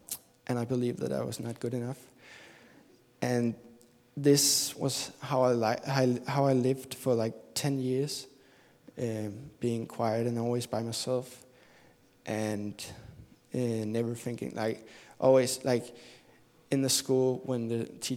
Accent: Denmark; I'm from Denmark, and I'm 20 years old.

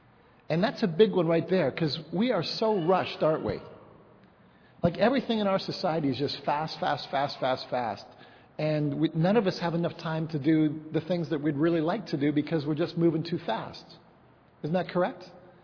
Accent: England, United Kingdom; I'm fully English. All four of my grandparents were British, so that makes me even better. It makes me English for sure.

